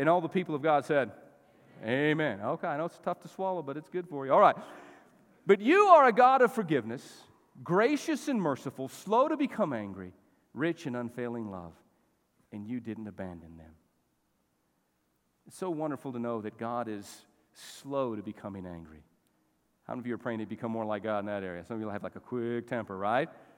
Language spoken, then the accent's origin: English; Las Cruces, New Mexico, United States; born there; also born or lived in Albuquerque; I was born in Las Cruces, New Mexico. We had some family there, and we were living in Albuquerque, and then we'd go back there once in a while.